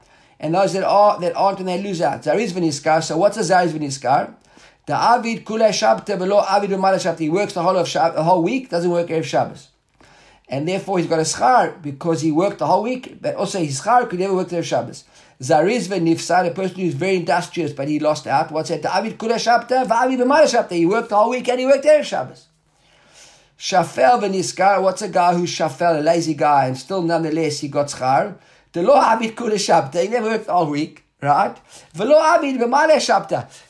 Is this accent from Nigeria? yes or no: no; South Africa; the guy in our shul growing up in South Africa, Professor Moshe Sharon, was a big time Yechochem